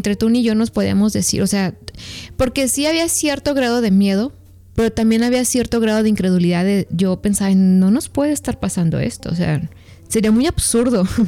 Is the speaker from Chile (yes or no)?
no; Mexico; somos mexicanos, vivimos en Guadalajara